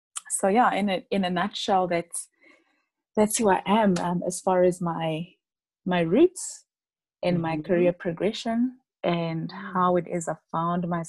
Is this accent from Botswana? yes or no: yes; Botswana; also born or lived in Zambia; now in South Africa; I am currently based in South Africa, and I was born in Zambia, and to a Zambian dad and a South African mom, but I grew up in Botswana.